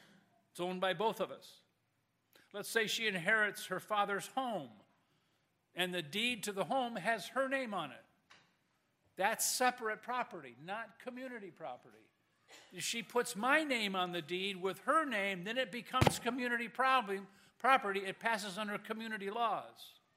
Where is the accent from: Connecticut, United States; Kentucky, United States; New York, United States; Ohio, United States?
Ohio, United States; Toledo; I grew up with Dave in Toledo.